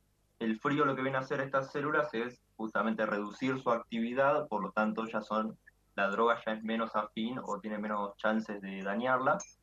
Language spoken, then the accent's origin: Spanish; Junín, Buenos Aires Province, Argentina; también soy de Buenos Aires, de la ciudad de Junín